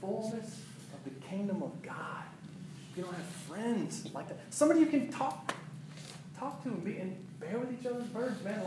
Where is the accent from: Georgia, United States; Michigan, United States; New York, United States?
Georgia, United States; Atlanta; I grew up in Atlanta, Georgia, one of the most religious places.